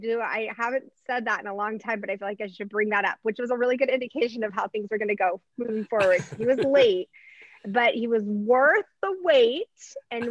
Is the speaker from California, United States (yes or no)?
yes; San Diego, California, United States; So I was raised here in San Diego. And I was one of five.